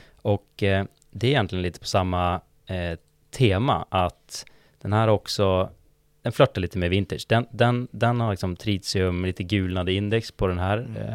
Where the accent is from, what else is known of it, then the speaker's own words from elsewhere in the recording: Umeå, Västerbotten County, Sweden; now in Stockholm, Sweden; Jag kanske några som hör på mitt S-ljud, det är visslande. Jag är från Umeå ursprungligen, bott i Stockholm i 7 år ungefär.